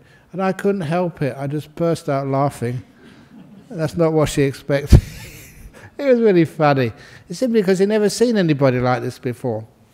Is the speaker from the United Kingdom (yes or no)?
yes; Acton, London, United Kingdom; And that's where I grew up in London, in West London, Acton. Part of that area is very rough.